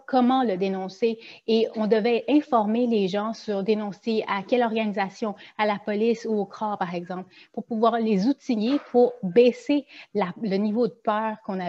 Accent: Montreal, Quebec, Canada; born there; je suis née à Montréal. Les personnes qui sont québécois d'origine asiatique, on a reçu une éducation qui est ici. Donc, on a un mix de valeurs québécoises et une identité aussi asiatique.

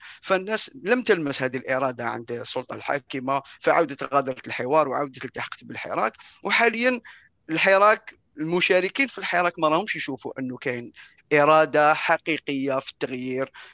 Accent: Algeria; احنا ما اثرش علينا كجزائريين

